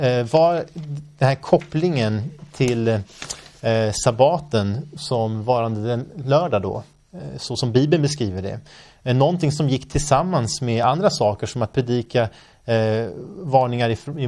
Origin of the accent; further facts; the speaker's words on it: Örebro, Örebro County, Sweden; also born or lived in Kumla; i Kumla, faktiskt där jag kommer ifrån, eller Örebro där jag är uppvuxen, i Närke också